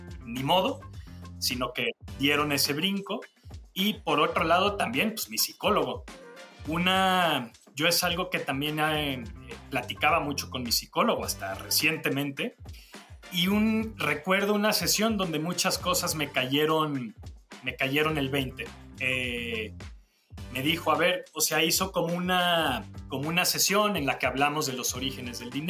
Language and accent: Spanish; Mexico City, Mexico; born there; also born or lived in Monclova, Mexico / United States; Personalmente, nací en el DF, luego viví en Monclova, Coahuila, algunos años. Mi papá trabajaba en el norte. Hice la preparatoria en Estados Unidos, que fue una experiencia increíble. Me regresé a estudiar en México.